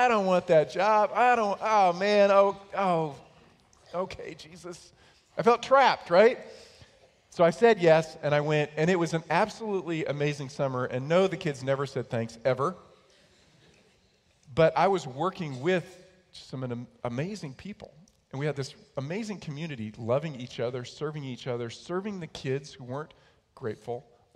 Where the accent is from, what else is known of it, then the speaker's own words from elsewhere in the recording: New York, United States; Okay, I'm a kid from New York. I grew up with no air conditioning because we didn't need air conditioning.